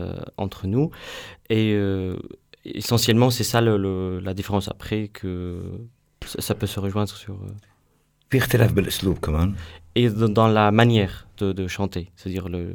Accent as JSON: {"language": "French", "country": "Syria", "second_language": "French", "said": "moi je viens de l'est de la Syrie, qui est un peu différente de Liban, donc il y a un peu de différence aussi sur l'accent des paroles."}